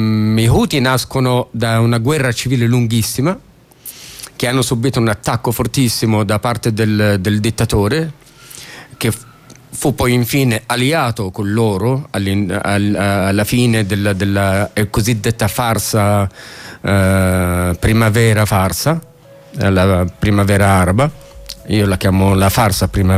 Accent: Yemen; Italian is a second language; also born or lived in Saudi Arabia; now in Rome, Italy; Sono nato in Arabia Saudita, sono dello Yemen.

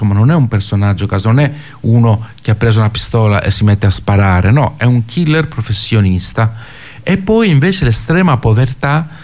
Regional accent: Greece; Italian is a second language; io conoscendo un po' il mio paese

